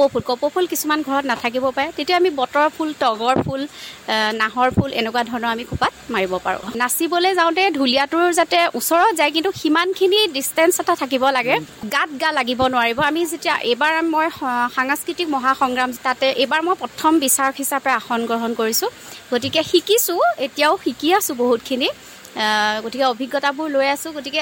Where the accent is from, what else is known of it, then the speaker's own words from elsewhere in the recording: Nagaon, Assam, India; নগাঁও ফুচেৰপুটিৰ জীয়াৰী হয় আৰু বালিসত্ৰৰ বোৱাৰী হয়।